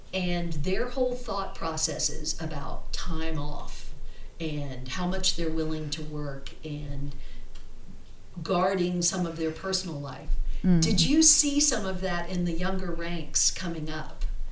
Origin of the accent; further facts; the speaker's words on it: United States; now in South Africa; I'm from America, and both of my children live there, but they've both come to visit in South Africa.